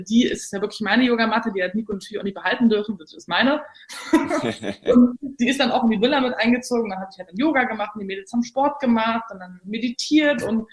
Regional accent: Berlin, Germany; Weil ich bin ja sehr pragmatisch als Berlinerin

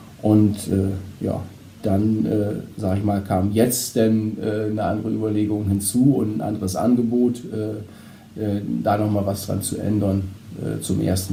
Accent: Bakum, Lower Saxony, Germany; ich bin aufgewachsen in Barkum. Ja, bin dort zur Schule gegangen, nachher dann die weiterführenden Schulen in Vechta

